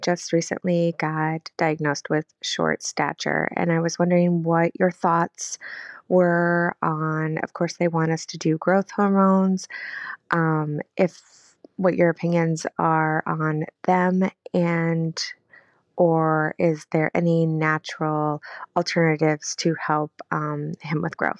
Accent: Iowa, United States; I'm from Iowa.

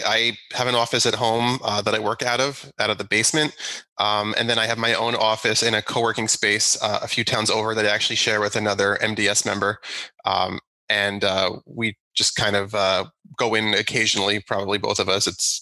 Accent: New Jersey, United States; now in Long Island, United States; So I grew up in New Jersey, and then I moved in with my wife in the city in Manhattan, East Village, for a while.

